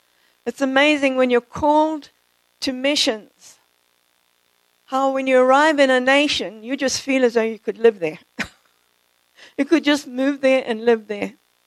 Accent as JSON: {"language": "English", "country": "Zimbabwe", "tie": "born or raised there", "also_born_or_lived": "South Africa", "lives_now": "United States", "said": "I was born in South Africa, grew up in Rhodesia, which became Zimbabwe. Both my parents are Greek, and I've lived in America for about 22 years"}